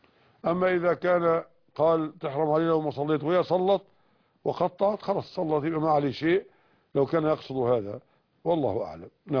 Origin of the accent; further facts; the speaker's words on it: Egypt; وما من مكان عندنا في مصر إلا وفيه فقراء